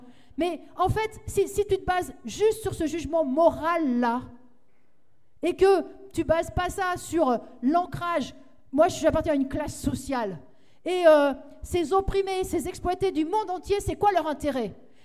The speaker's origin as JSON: {"language": "French", "country": "France", "said": "Ben oui, on est tous des Français."}